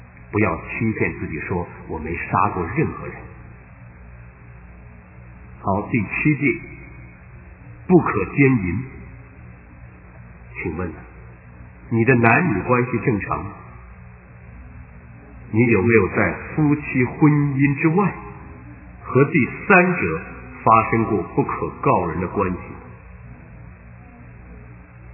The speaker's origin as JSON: {"language": "Chinese", "country": "China", "said": "而我们中国人呢，就退而求其次"}